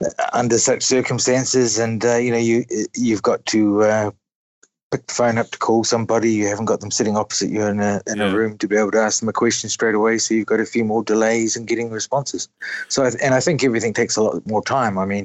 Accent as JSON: {"language": "English", "country": "New Zealand", "tie": "born there", "said": "I was born in New Zealand. My grandparents on my mother's side came from Scotland"}